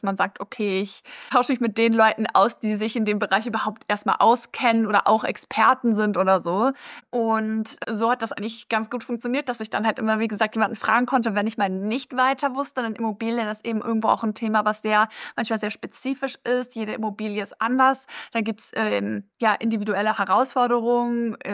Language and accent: German; Hamburg, Germany; Ich komme aus Hamburg selber